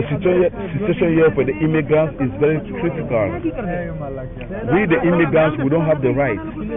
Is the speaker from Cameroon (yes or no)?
yes; Cameroon; English is a second language; I'm from Cameroon.